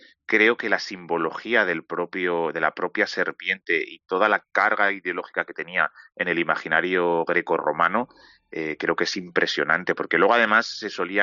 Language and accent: Spanish; Castilla-La Mancha, Spain; yo que soy de Castilla-La Mancha en mi pueblo